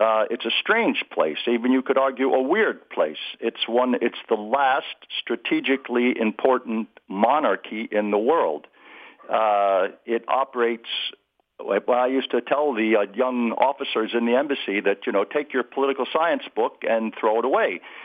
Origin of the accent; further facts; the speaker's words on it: Delaware, United States; also born or lived in Saudi Arabia; Well, I grew up in Delaware, and I went to university at Oxford, where I studied Arabic because I wished to join the Foreign Service.